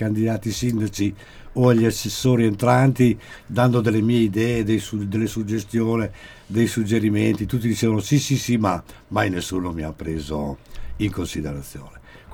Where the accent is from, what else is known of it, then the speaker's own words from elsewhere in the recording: Sassuolo, Emilia-Romagna, Italy; born there; non perché io sono nato in Piazza Piccola, non mi considero un sassolese, doc.